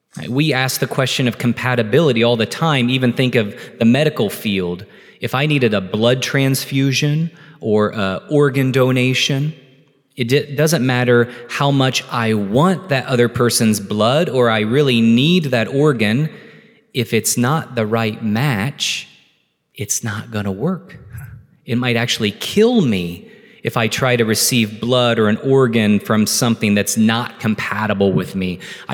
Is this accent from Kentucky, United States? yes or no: yes; Kentucky, United States; Remember, I'm from Kentucky. We have to ask these questions.